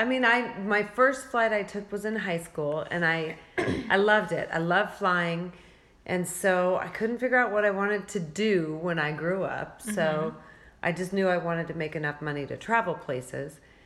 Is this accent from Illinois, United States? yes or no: no; Spearfish, South Dakota, United States; also born or lived in Wall; I grew up in South Dakota, and I spent, until I was in fourth grade, a little town called Wall, which had 1,000 people. And then my fourth grade year, we moved to Spearfish